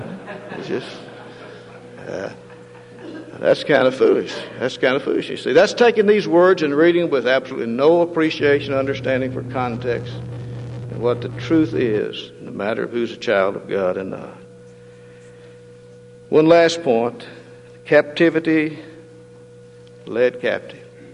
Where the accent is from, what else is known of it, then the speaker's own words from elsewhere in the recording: Kentucky, United States; Now, I grew up in Kentucky.